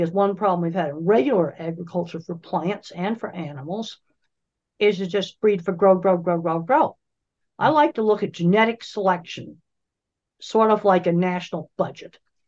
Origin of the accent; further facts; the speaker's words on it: Boston, Massachusetts, United States; I grew up in Boston, Massachusetts area